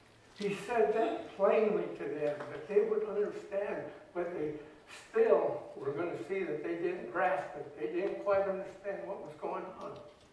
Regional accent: United States; born there; I'm glad I was born in America. First of all, I'm glad I'm American.

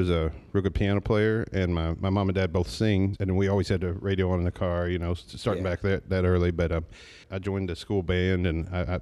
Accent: Kentucky, United States; also born or lived in Southern Illinois; No, I grew up in Kentucky at different times in my life. I've lived in Hazard. I've lived in Leslie County. I lived in London.

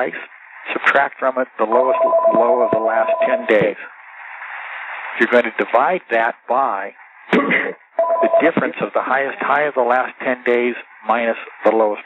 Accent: Montana, United States; Yeah, my home state of Montana, Bob, I ran for the United States Senate twice

